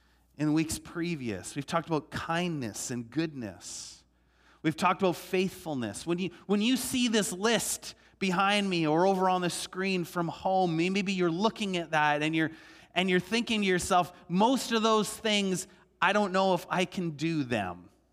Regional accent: Vancouver, British Columbia, Canada; growing up in Vancouver and the school system there, oftentimes the teachers and other classmates would mock you for having that belief

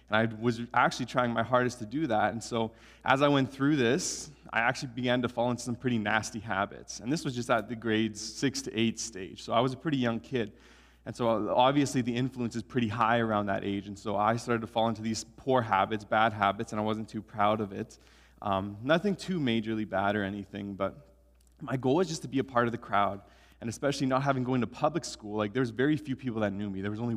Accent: Sylvan Lake, Alberta, Canada; also born or lived in Edmonton; I was born in Edmonton, Alberta. I grew up in a small town called Sylvan Lake, if anybody's heard of Sylvan Lake. It's a beautiful, okay, I hear. It's a beautiful little town. Grew up there. I lived there for 20-some years

